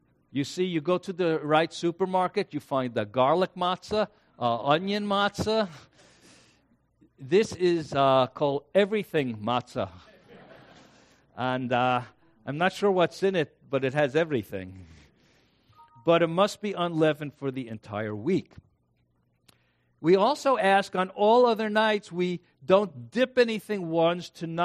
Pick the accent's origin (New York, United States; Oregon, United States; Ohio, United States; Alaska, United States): New York, United States; New York City; I'm Jewish from New York City, and every year when we did Passover